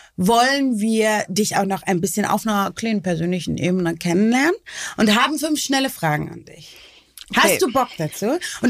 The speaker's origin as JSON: {"language": "German", "town": "Bad Oldesloe", "region": "Schleswig-Holstein", "country": "Germany", "tie": "born or raised there", "said": "Ich bin ja in Bad Oldesloe aufgewachsen"}